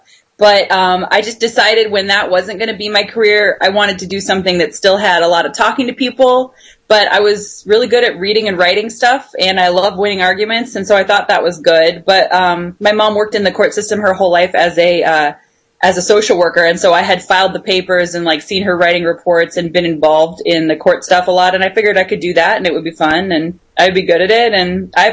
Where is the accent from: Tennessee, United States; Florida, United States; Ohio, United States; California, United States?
California, United States; moved away as an adult; now in Illinois, United States; I live in the great state of Illinois currently with my partner, who is a woman. And then I am actually from California, where I lived until I went to law school here in Chicago. So I spent almost all my life in California